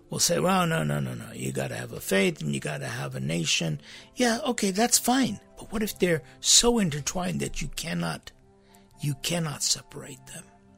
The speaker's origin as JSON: {"language": "English", "country": "United States", "tie": "born or raised there", "said": "Growing up in America back in the 50s, 60s. I was born in the 50s, but really, literally grew up in the 1960s."}